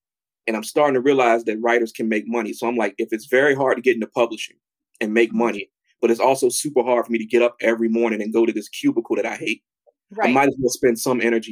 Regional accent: Hopewell, United States; Growing up in Hopewell, there weren't working artists.

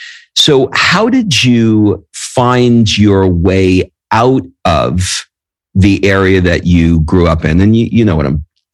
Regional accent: New York, United States; I grew up in New York, and I grew up largely in a Puerto Rican neighborhood.

